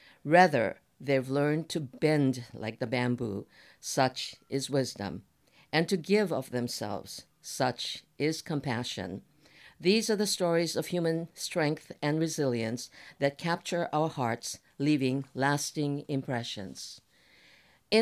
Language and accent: English; Kona, Hawaii, United States; When I was a young girl growing up in Kona, I often wondered why my parents decorated the front entrance of our house with bamboo leaves